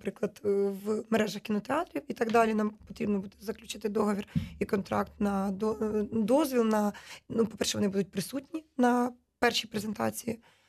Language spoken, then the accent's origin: Ukrainian; Korostyshiv, Zhytomyr Oblast, Ukraine; Коростище, це моє рідне місто, і воно доволі маленьке. Там 28 тисяч населення, це 100 кілометрів звідси